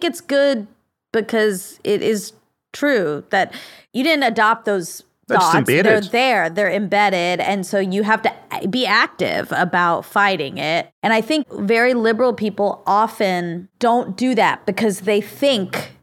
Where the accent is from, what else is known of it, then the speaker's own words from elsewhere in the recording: United States; I'm a born citizen. No, it's good because there's a lot of you out there. I'm an American by birth.